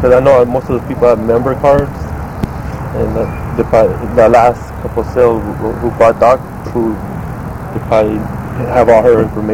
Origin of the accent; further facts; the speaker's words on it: Camarillo, California, United States; I'm from Camarillo.